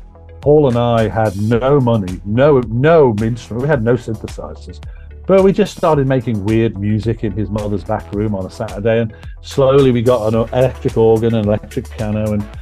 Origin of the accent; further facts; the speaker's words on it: Liverpool, North West England, United Kingdom; then they came to my hometown and I went to see them. It was September the 11th, 1975. It was the Liverpool Empire Theatre, and I was sitting in seat Q36.